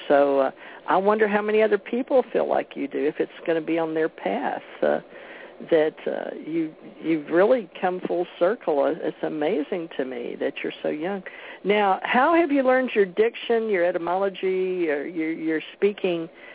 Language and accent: English; Houston, Texas, United States; accent: Southern; also born or lived in Monroe, Louisiana; I was born in Monroe, Louisiana, raised in Houston, Texas. But I came here, and I've learned a lot, but I also picked up my Southern accent, which I didn't have while I was in the military.